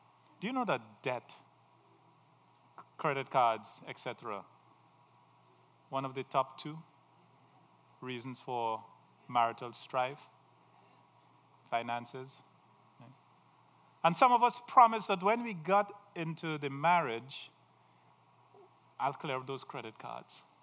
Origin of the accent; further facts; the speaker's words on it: Trinidad & Tobago; now in United States; you all know I'm from Trinidad, right? I'm an island boy.